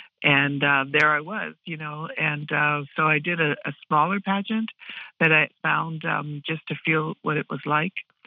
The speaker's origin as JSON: {"language": "English", "town": "Wickliffe", "region": "Ohio", "country": "United States", "said": "I said, hi … from Wycliffe, Ohio."}